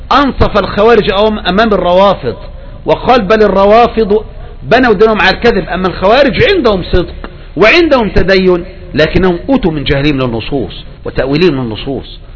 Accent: Egypt; هذه أشد الفتنة في بلدنا مصر

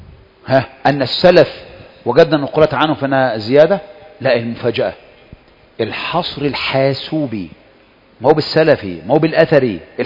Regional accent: Egypt; وغالب المخاطرات دي عندنا نحن كمصريين

